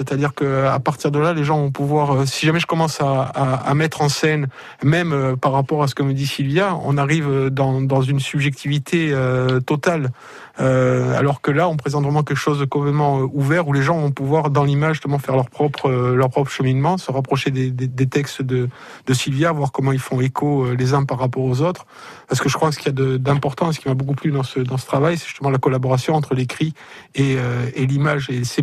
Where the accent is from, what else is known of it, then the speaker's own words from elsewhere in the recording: Corsica, France; also born or lived in Italy; Moi, je suis plus originaire de Castaniche et d'Italie, donc pas du tout du Cap Corse.